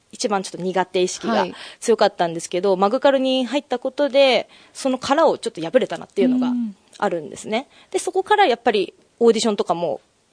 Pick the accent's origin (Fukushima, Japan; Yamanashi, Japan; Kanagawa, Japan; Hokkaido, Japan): Kanagawa, Japan; Yokohama; 横浜生まれ、横浜育ち